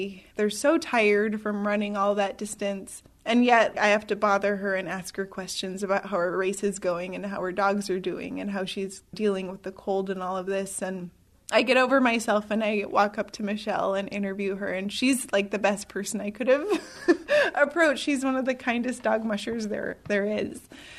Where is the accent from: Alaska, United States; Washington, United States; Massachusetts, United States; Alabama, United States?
Alaska, United States; Unalakleet; also born or lived in Nome, United States; You know, I grew up in Unalakleet and was very secure with who I was. Alaska native, eats Eskimo food, speaks Inupiaq and Yupik phrases to my family. Leaving here and living elsewhere, like in Nome